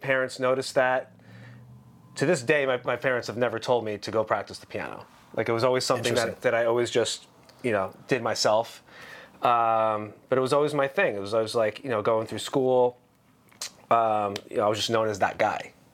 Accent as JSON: {"language": "English", "town": "Long Island", "region": "New York", "country": "United States", "said": "So I'm from Long Island, New York."}